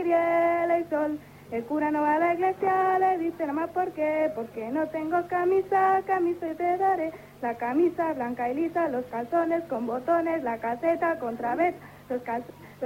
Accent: Segovia, Castile and León, Spain; De Segovia.

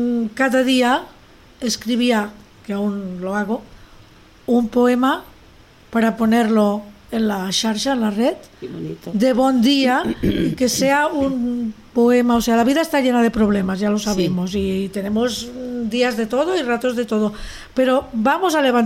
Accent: Lleida, Catalonia, Spain; yo soy de Lleida

